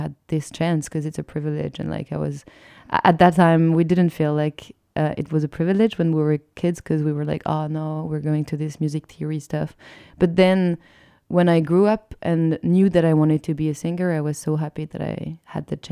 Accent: Lyon, Auvergne-Rhône-Alpes, France; English is a second language; I started playing shows in pubs when I was like 16 in Lyon, in my hometown, which is like the second biggest city of France, Lyon.

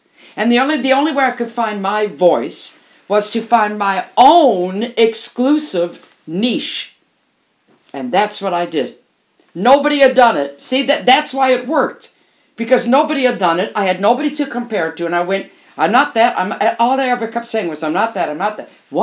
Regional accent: Detroit, Michigan, United States; I come from Detroit. I was born on June 3rd, 1950

